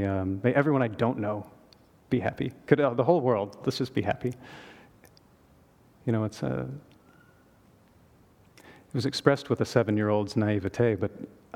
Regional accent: Texas, United States; born there; So I was born in Texas. People tell me it doesn't show on the accent.

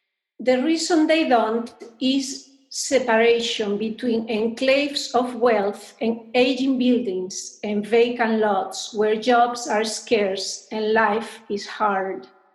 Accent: Spain; also born or lived in Latin America; I was born in Latin America and raised in Spain, so should I check the Hispanic female box or the European Caucasian one?

